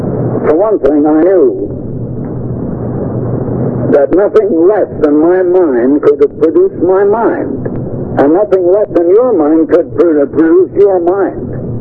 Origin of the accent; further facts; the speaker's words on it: Iowa, United States; born there; My father was born in Indiana, and later they moved to Iowa, as my father did, and I was born in Iowa, and now most of them moved to Beach, California.